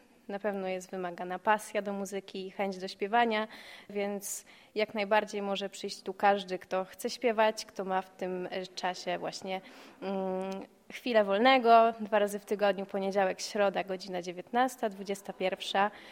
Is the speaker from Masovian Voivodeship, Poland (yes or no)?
no; Warmian-Masurian Voivodeship, Poland; now in Gdańsk, Poland; Nie, ja pochodzę z Mazur. W Gdańsku mieszkam od kilku lat i dojeżdżam także z Gdańska.